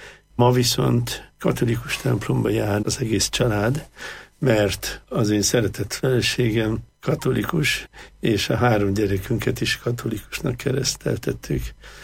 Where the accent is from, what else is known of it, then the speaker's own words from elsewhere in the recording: Budapest, Hungary; also born or lived in Germany; Az én kis életemet a 11. kerületben kezdtem, ez az én szülőfalunk